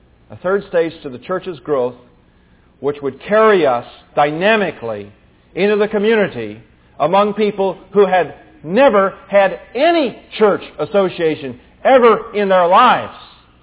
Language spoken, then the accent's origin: English; China; now in United States; I remember city gates as a kid growing up in China